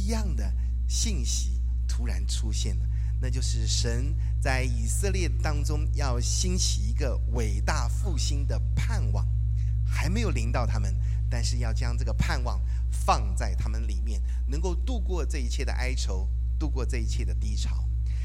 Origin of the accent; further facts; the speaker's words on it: Taiwan; 来到这里好高兴啊，因为我就是南部人，所以对南部的阳光啊非常的期盼因为北部呢常常就是阴雨的这样